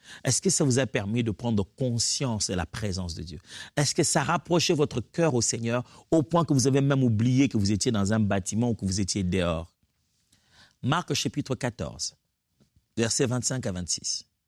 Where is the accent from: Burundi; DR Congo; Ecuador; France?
DR Congo; Kinshasa; moi, je viens de Kinshasa, la RDC